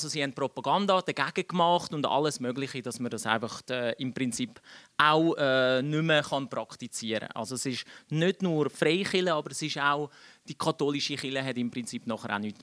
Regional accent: Switzerland; born there; Und meine Eltern sind dann in die Schweiz. Und ich bin da in der Schweiz geboren.

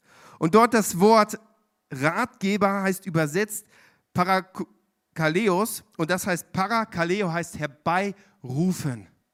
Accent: Bielefeld, North Rhine-Westphalia, Germany; Ich komme aus Bielefeld und Bielefeld ist einer der, wie soll ich sagen, der hässlichsten Städte in Deutschland.

